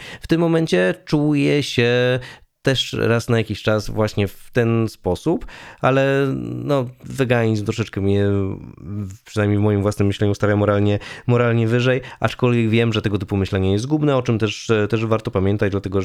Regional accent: Łeba, Pomeranian Voivodeship, Poland; ja mieszkałem w małej miejscowości, w Łebie, wychowywałem się w Łebie, to tam niecałe 4000 mieszkańców, latem trochę więcej.

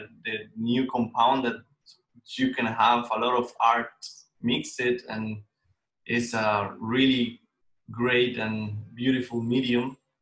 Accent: Colombia; moved away as an adult; now in Vienna, Austria; yeah, I'm from Colombia. I'm born and raised there. But for 1 year, I've been living here in Europe, in Vienna. And right now, I'm based in Vienna.

